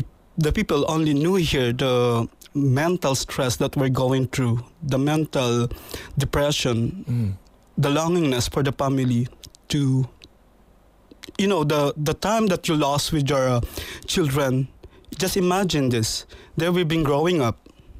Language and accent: English; Manila, Metro Manila, Philippines; now in Ireland; Originally, I'm from the Philippines